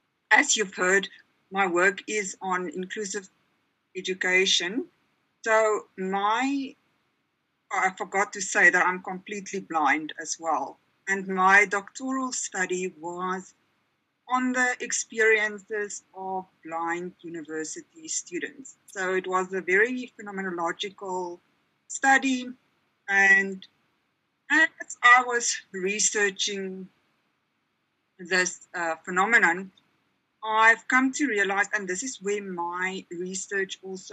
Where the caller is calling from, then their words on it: Johannesburg, Gauteng, South Africa; So I am speaking from South Africa, from Johannesburg. It's not the prettiest place in South Africa, but that is where I got a job, so that is where I'm at.